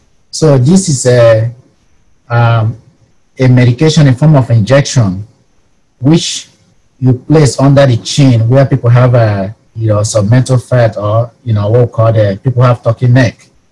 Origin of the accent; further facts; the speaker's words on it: Nigeria; now in Texas, United States; I was not born in Texas, but I got here as soon as I could.